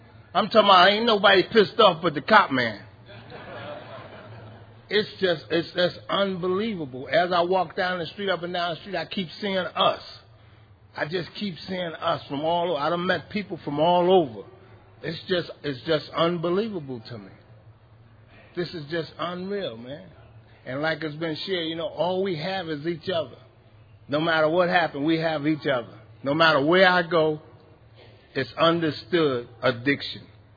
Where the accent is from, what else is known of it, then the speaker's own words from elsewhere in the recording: New York, United States; born there; I was born in Harlem, so Harlem don't look like San Diego.